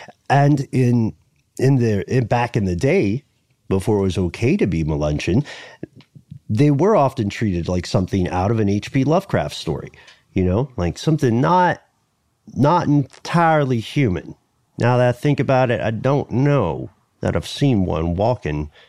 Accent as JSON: {"language": "English", "town": "Los Angeles", "region": "California", "country": "United States", "said": "okay, I'm from Los Angeles, bro."}